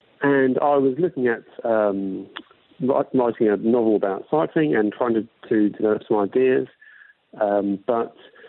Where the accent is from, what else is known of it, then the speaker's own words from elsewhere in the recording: Oxford, South East England, United Kingdom; Okay, so I was born in Oxford and City of Dreaming Spires, and grew up in a little village near Oxford.